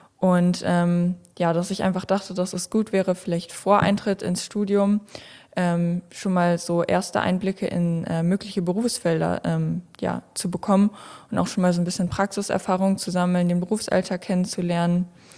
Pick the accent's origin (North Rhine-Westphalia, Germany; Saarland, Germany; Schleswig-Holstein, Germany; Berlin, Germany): North Rhine-Westphalia, Germany; Bocholt; Ich komme gebürtig aus Bocholt, habe da bis vor kurzem das Mariengymnasium besucht und genau gerade mein Abitur gemacht